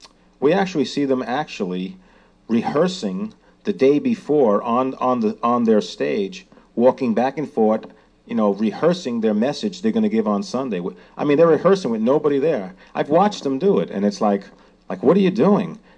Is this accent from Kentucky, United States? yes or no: no; New York, United States; now in Franklin, United States; As a New Yorker, I'm starting to talk slower, huh?